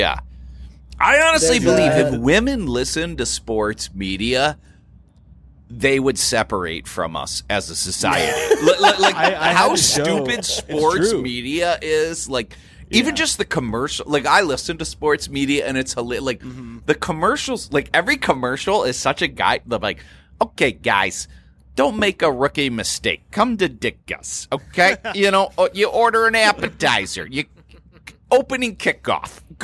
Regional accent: Cleveland, Ohio, United States; I'm from Cleveland.

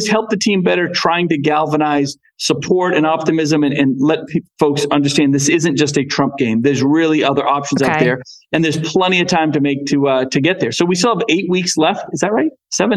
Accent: New England, United States; I'm from New England, you know

